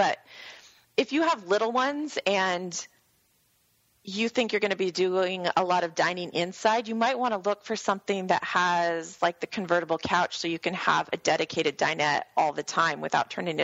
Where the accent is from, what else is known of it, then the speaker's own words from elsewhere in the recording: Arizona, United States; We're from Arizona, so we get our share of hot weather all the time.